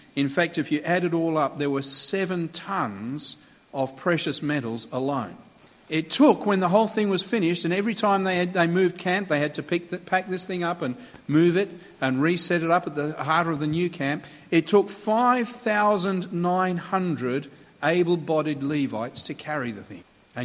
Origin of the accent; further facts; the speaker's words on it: Turi, Nakuru County, Kenya; I grew up in Kenya, in East Africa, in the highlands of Kenya. Most people sort of go, oh yeah, Kenya, Nairobi, been there. Nowhere near Nairobi, the highlands of Kenya, a little place called Turi. You'd struggle to find it on the map. There's not much there.